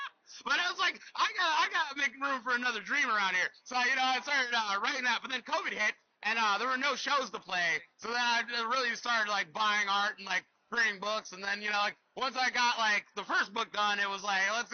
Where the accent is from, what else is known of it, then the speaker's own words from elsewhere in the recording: Columbus, Ohio, United States; I'm an independent comic creator from Columbus.